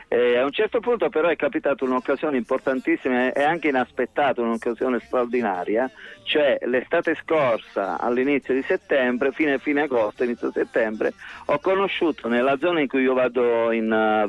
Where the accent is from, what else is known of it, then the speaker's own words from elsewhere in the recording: Castellana Grotte, Apulia, Italy; li stavo accompagnando a Monopoli, che è un paese di vicino, io sono di Castellangrotte, e gli stavo facendo vedere la mia casa natale proprio nel paese vecchio.